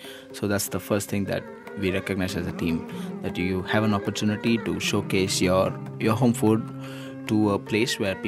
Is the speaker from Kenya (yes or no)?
no; India; now in Malaysia; And for me, since I come from India